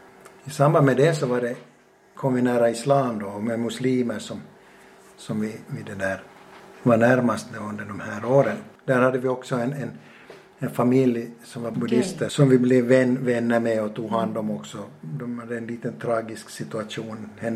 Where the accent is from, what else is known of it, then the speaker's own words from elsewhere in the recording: Jakobstad, Ostrobothnia, Finland; Jag är född och uppvuxen i Jakobstad.